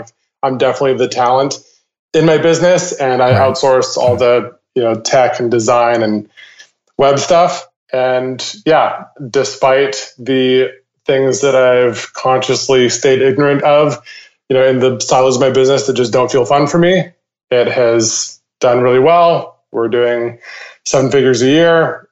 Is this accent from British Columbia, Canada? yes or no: yes; Vancouver, British Columbia, Canada; my hometown of Vancouver, Canada.